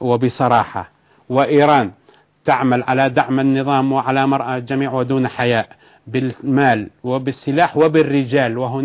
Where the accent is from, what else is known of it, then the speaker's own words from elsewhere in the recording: Syria; ونحن جميعا أبناء سوريا الحرة